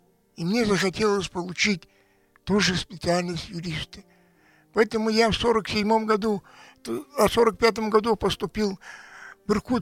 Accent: Buryatia, Russia; Говорю, я бурят, они не знали такой национальности, не слышали.

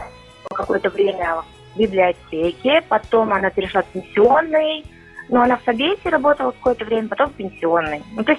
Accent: Petropavlovka, Buryatia, Russia; Родилась, выросла в Петропавловске, закончила первую школу. Петропавловская средняя школа номер один.

